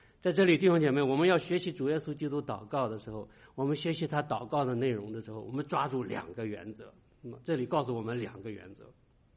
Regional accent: Shandong, China; 我是山东人，就山东人对父亲呢，这个有好多的称呼

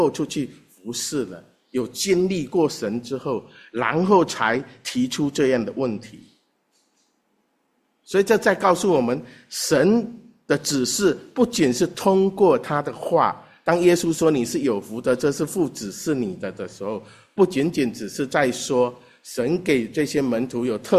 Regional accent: China; 我是在中国大陆长大的，我是1966年出生的，那一年是文化大革命

